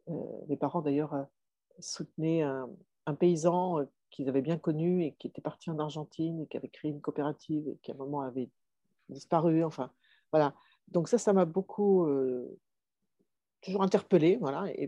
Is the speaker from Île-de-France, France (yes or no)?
no; Nouvelle-Aquitaine, France; born there; moi je suis née dans le Poitou-Charentes, dans une famille d'agriculteurs qui était très engagée en tant que chrétien en fait.